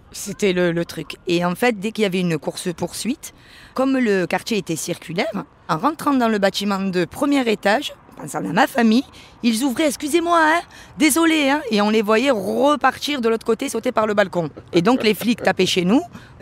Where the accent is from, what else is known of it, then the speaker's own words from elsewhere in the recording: Marseille, Provence-Alpes-Côte d'Azur, France; Moi, je suis née dans les quartiers nord. J'ai grandi au Flamand, en plein cœur du 14e arrondissement très célèbre de Marseille.